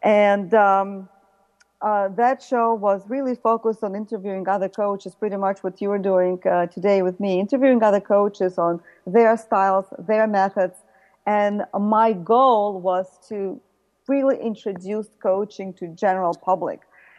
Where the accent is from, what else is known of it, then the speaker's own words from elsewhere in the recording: Ukraine; moved away; I came here in 1979 from Ukraine with my mother